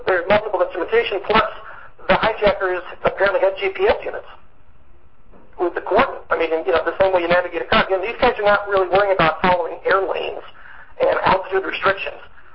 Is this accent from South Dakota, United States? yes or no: no; Ann Arbor, Michigan, United States; I grew up in Ann Arbor, Michigan, so I'm kind of familiar with that.